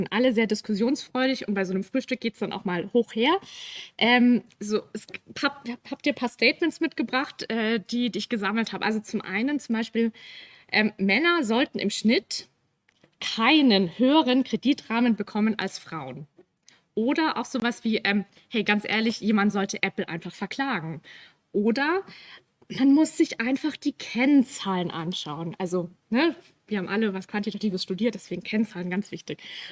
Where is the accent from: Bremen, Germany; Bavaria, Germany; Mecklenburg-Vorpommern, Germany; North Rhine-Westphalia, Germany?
Bavaria, Germany; Ich komme aus Bayern, das merkt man vielleicht.